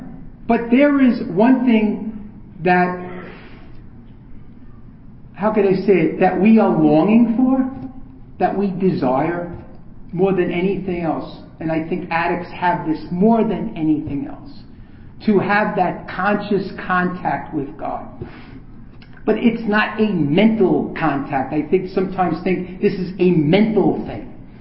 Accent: New York, United States; And I'm from New York, so we're chronically stimulated.

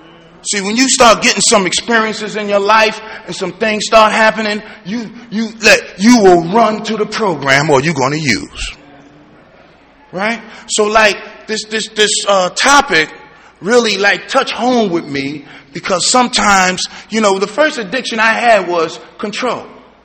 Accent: Brooklyn, New York, United States; I'm from the Brownsville section of Brooklyn. I was brought up on like welfare cheese, Spam, peanut butter, getting online in 1966 with the shopping cart.

